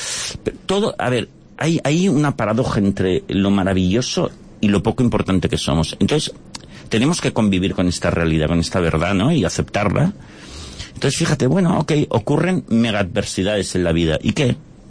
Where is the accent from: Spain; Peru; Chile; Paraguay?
Spain; Barcelona, Catalonia; yo soy de Barcelona